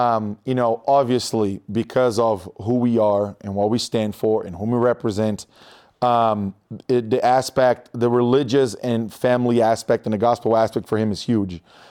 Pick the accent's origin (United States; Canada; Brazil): Brazil; Growing up in Brazil, I would dream about like, oh, blue blood, NCAA tournament, like you're in college.